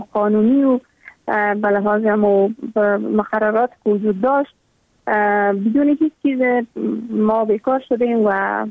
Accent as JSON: {"language": "Persian", "country": "Afghanistan", "tie": "born or raised there"}